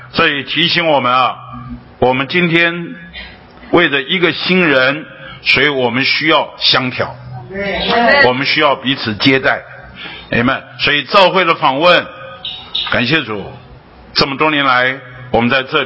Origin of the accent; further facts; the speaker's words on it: Beitou, Taipei, Taiwan; 我是土生土长的北投人呢，八斗里人呢，就是我土生土长的北投人。那我这一辈子除了当兵离开这里两年以外，除了工作离开这里一两年以外，大部分时间我都在这里。